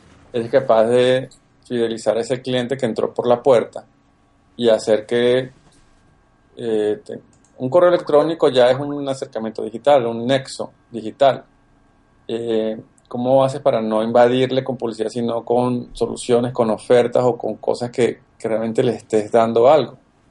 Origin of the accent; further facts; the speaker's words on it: Caracas, Capital District, Venezuela; also born or lived in Medellín, Colombia / Bogotá, Colombia; now in United States; Soy un colombo venezolano, nací en Medellín, me crié en Caracas, luego viví 8 años en Bogotá, ahora vivo en Estados Unidos.